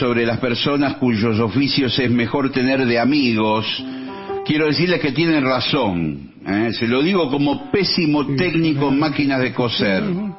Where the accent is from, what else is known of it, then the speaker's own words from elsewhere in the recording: La Plata, Buenos Aires Province, Argentina; now in Gijón, Spain; de La Plata, les escribo desde Gijón, Asturias.